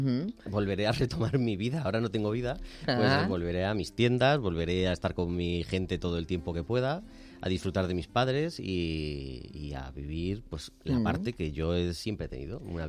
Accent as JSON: {"language": "Spanish", "country": "Spain", "said": "como todo español"}